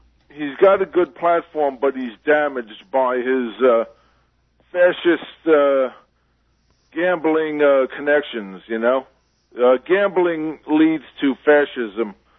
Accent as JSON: {"language": "English", "town": "Jersey City", "region": "New Jersey", "country": "United States", "said": "I'm from Jersey City."}